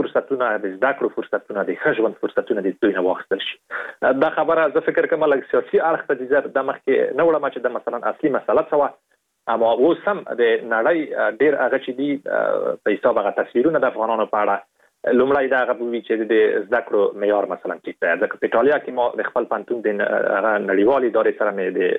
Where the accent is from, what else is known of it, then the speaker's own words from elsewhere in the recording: Afghanistan; او په دې باندې مې لیکلي وو چې زه د افغانستان یم